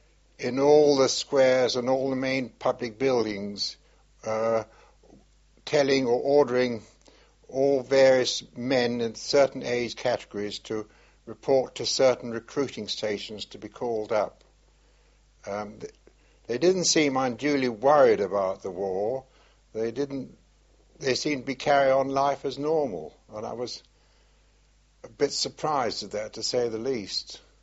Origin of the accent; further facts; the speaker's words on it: Santos, São Paulo, Brazil; also born or lived in Wimbledon, United Kingdom; my father was a coffee merchant, and I spent a lot of my early time in Brazil. We lived at Santos, where Pelé the footballer came from.